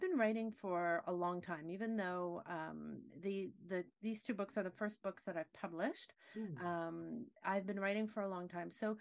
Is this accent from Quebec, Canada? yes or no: yes; Quebec, Canada; I'm from Quebec, so I sort of identified with some of the struggles